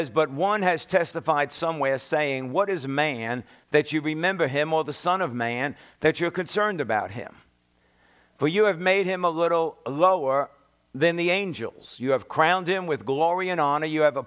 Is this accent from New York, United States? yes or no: yes; Brooklyn, New York, United States; born there; You know, I was born in Brooklyn. And being born in Brooklyn was a kind of a different kind of a lifestyle.